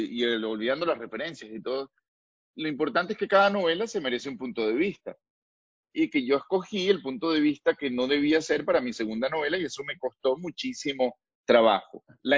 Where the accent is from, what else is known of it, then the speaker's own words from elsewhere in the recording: Caracas, Capital District, Venezuela; me he volcado al venezolano como una especie de refugio, porque es como hablo yo soy caraqueño